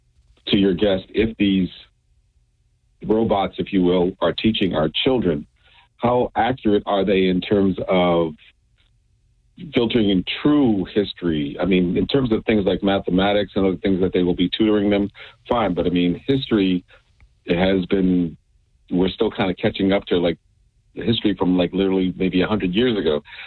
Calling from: Boston, Massachusetts, United States; Yes, I'm calling from the Boston area.

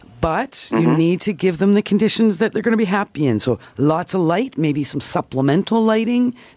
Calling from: Toronto, Ontario, Canada

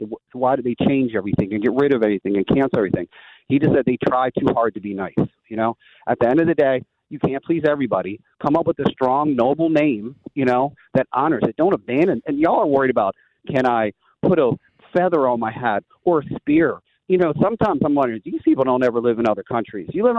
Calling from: Bowie, Maryland, United States; from Bowie.

